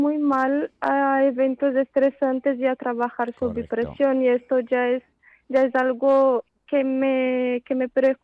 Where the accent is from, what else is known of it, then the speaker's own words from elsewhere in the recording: Brazil; Cierto, soy nipo brasileña.